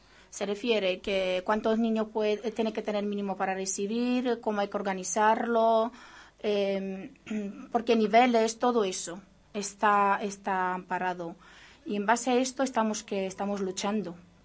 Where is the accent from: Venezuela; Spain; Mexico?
Spain; Arganda del Rey, Community of Madrid; Yo vengo de Arganda